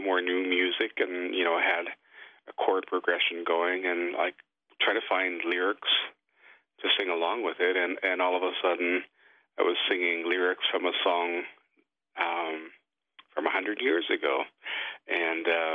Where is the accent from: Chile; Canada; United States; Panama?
Canada; British Columbia; I come from the Lilwat Nation, which is part of the Stat-Liam language group, which is part of the larger Salish linguistic group. Both my parents are Stat-Liam.